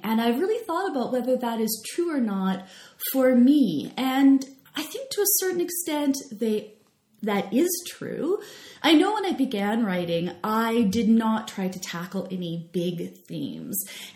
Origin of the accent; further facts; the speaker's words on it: Victoria, British Columbia, Canada; And so I had the really good fortune of growing up in Victoria, BC, and the school I was going to is University of Victoria